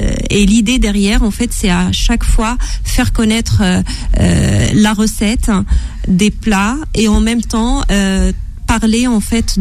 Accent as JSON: {"language": "French", "country": "Morocco", "tie": "born or raised there", "said": "J'ai grandi au Maroc"}